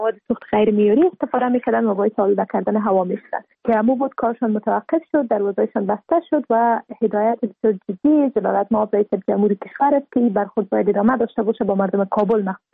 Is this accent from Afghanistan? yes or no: yes; Afghanistan; به عنوان یک افغان